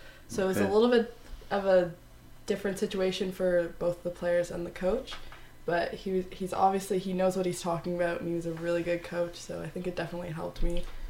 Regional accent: Kingston, Ontario, Canada; I grew up in Kingston, Ontario, and I don't really remember not playing basketball

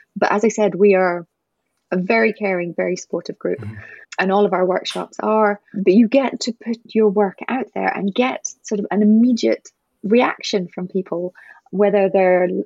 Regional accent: Scotland, United Kingdom; moved away as an adult; also born or lived in England; now in Canada; So originally I'm from Scotland, and then I lived in England for a while, but we moved, me and my husband and two kids, we arrived nearly 6 years ago into the Eastern Townships.

